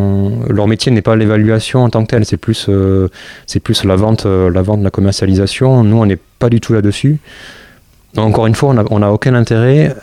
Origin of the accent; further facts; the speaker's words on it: Agen, Nouvelle-Aquitaine, France; je suis originaire d'Agen, Lot-et-Garonne.